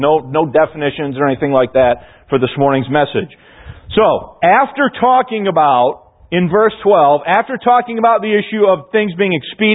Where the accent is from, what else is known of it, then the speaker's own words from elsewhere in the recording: Chicago, Illinois, United States; Growing up in Chicago, I'm afraid I'd say I'm the enemy.